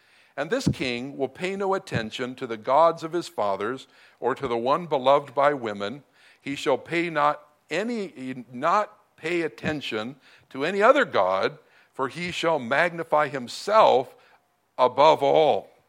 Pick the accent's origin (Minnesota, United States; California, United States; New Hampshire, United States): California, United States; I grew up in Southern California in kind of the hills about 20 miles outside of Los Angeles. We had mountains of about 5,000-6,000 feet.